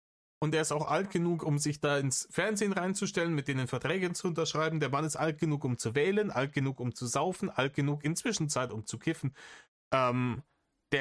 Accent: East Germany, Germany; ich als Ossi

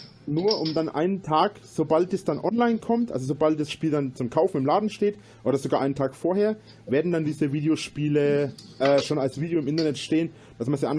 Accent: Bavaria, Germany; Bei uns in Bayern darf...

